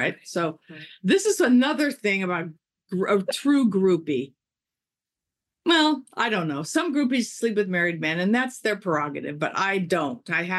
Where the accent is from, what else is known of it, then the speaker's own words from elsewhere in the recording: Reseda, California, United States; That I grew up in Reseda? Yeah, I did.